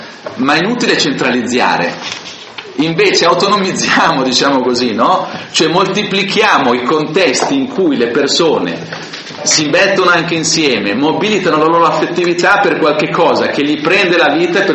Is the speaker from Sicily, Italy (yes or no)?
no; Lombardy, Italy; E se da lombardo poi andare da un'altra parte, sarei da un'altra parte con l'orgoglio e anche la caratteristica dell'essere lombardo.